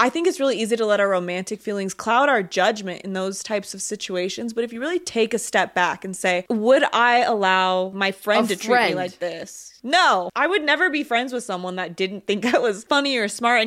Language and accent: English; Reno, Nevada, United States; What's your accent? We're just from Reno.